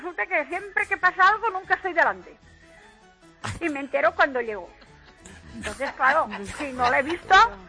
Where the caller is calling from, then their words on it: Valencia, Valencian Community, Spain; Mire, yo soy de Valencia.